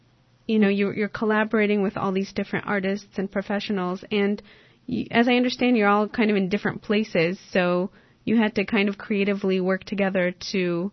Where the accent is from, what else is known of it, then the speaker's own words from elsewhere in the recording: West Coast, United States; I'm from the West Coast, and sometimes we have fires that go through the mountains